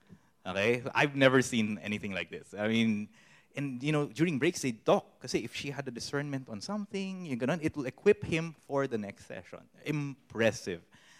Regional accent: Philippines; I've had to become keenly aware of our natural instincts as Filipino.

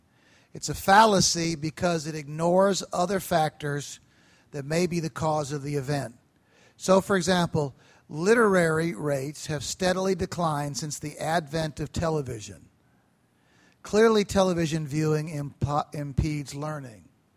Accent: Scotland, United Kingdom; I'm a Scotsman, so I appreciated this.

